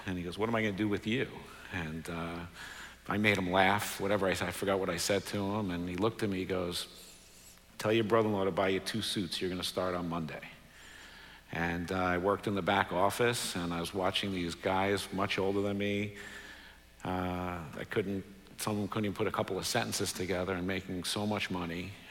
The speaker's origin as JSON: {"language": "English", "region": "New York", "country": "United States", "tie": "born or raised there", "said": "I grew up in New York, born and bred in New York to immigrant parents. My dad from Romania, my mother from Hungary, both immigrated here after the war."}